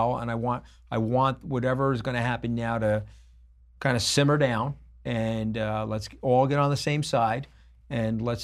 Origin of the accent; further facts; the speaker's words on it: United States; I was rooting for him because I'm an American.